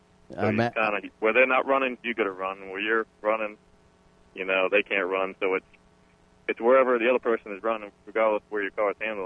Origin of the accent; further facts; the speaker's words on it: Quincy, Massachusetts, United States; Quincy, Mass. is where I was born and raised.